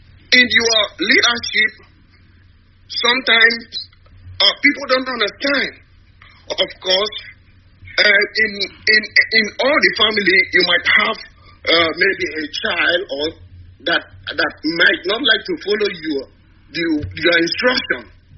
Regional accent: Akwa Ibom, Nigeria; now in Canada; I came from Israta in Akwa Ibom, Biafra land.

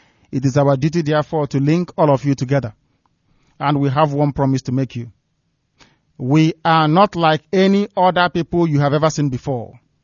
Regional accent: Abia, Nigeria; I come from Isiama Faruku Ibeku. That's where I come from. That is the land of my ancestors.

